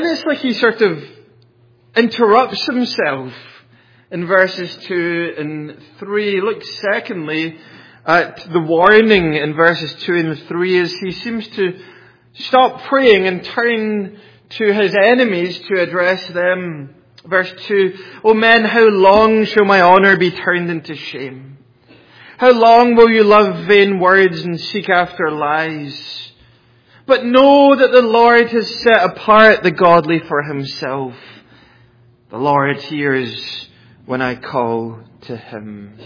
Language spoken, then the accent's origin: English; Scotland, United Kingdom; growing up in Scotland and state school